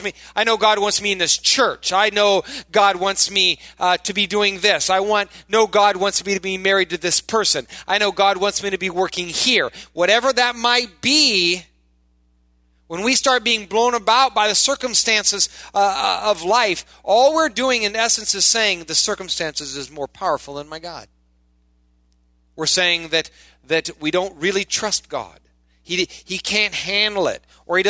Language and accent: English; Iowa, United States; I'm the guy from Iowa. I'm someone supposed to be bored, right? You know, what do I know? It's cornfields. Maybe that was enough. You know, 18 years